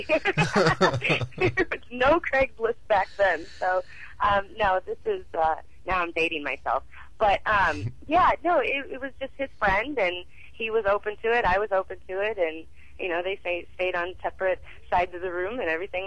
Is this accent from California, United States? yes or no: no; Illinois, United States; No, this was actually before I came to the venue. I'm from Illinois, just 4 hours north of St. Louis.